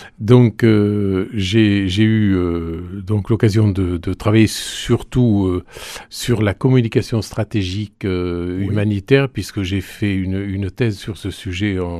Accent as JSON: {"language": "French", "town": "Toulouse", "region": "Occitanie", "country": "France", "tie": "born there", "said": "Alors, je suis né à Toulouse il y a un certain nombre de décennies."}